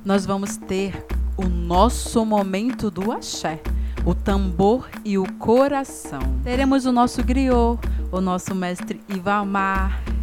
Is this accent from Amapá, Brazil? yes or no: yes; Amapá, Brazil; Eu sou quilombola, sou mulher negra. Sou do Amapá, que fica aqui no extremo norte do Brasil.